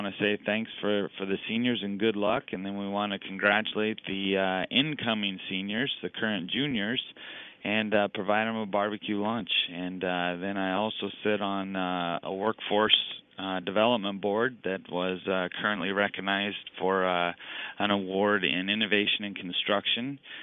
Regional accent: Prineville, Oregon, United States; I'm from Prineville.

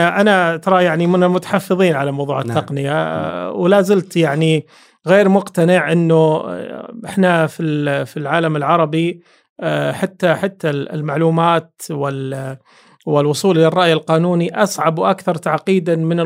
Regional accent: Saudi Arabia; ولذلك عندنا في السعودية نزلت تطبيقات كثيرة

